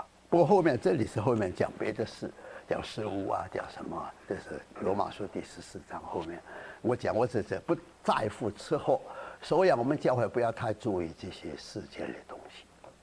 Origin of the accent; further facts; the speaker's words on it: Guangdong, China; 如果我们广东人说扎经